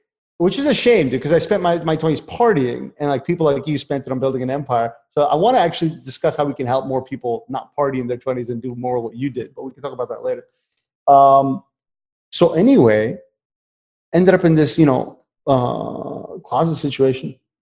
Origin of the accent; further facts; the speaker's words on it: San Francisco, California, United States; ended up actually back in my hometown area of where I was born in San Francisco